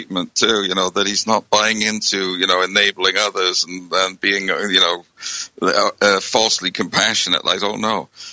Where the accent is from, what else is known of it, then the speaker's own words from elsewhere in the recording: United Kingdom; When I was living in Eastbourne in Britain, I'm originally from Britain